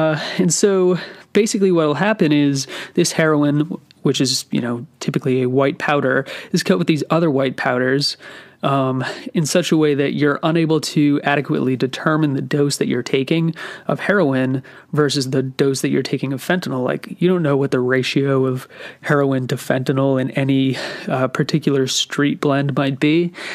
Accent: Massachusetts, United States; Okay, I'm from Massachusetts.

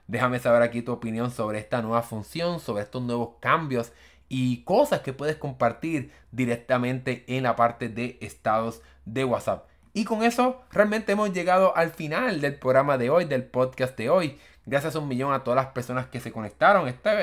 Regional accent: Puerto Rico; Yo soy de Puerto Rico y mis amistades de Puerto Rico prácticamente nadie utiliza esta función.

